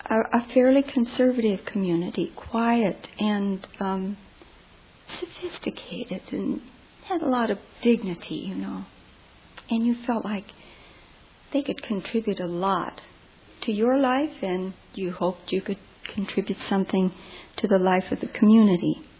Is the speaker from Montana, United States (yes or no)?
yes; Great Falls, Montana, United States; just about the same size as the town that I grew up in Great Falls, Montana.